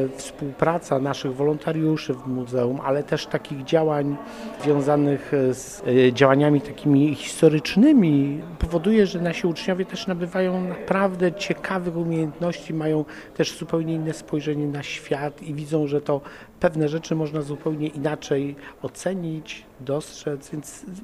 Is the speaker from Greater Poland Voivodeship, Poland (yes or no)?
yes; Gniezno, Greater Poland Voivodeship, Poland; No ja od urodzenia jestem gnieźnianinem, choć moje korzenie gdzieś tam sięgają wschodu.